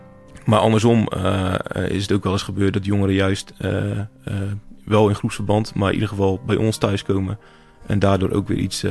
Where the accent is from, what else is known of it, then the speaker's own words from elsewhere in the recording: Zeeland, Netherlands; ik kom sowieso uit Zeeland. Of tenminste, daar heb ik het grootste deel doorgebracht. En daar waren 10 jaar geleden nog maar weinig mensen met een andere etnische achtergrond.